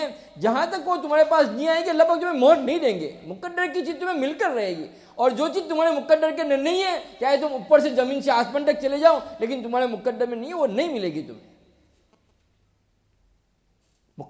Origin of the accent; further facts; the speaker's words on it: India; मेरे भाई दोस्तों, हम हिंदुस्तान से आए हैं